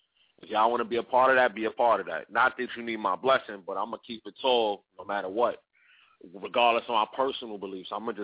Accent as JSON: {"language": "English", "region": "New York", "country": "United States", "said": "Y'all ain't know, I'm from New York, you know, New York underground scene"}